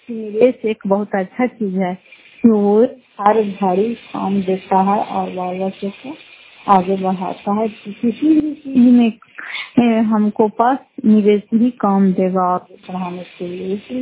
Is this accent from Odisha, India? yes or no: no; Fatehpur, Bihar, India; घर फतेहपुर पंचायत मकरौता जिला नालंदा करायपत्रा ब्लॉक की निवासी हूँ।